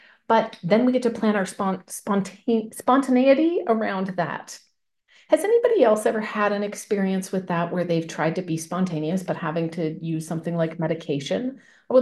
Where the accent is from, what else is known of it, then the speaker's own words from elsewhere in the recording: Canada; I am from Canada and it's kind of my claim to fame that I'm the one and only outside of the states.